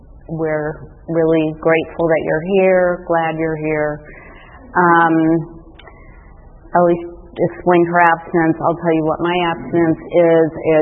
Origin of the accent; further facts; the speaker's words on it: Midwest, United States; I am the oldest of two girls. I grew up in the Midwest.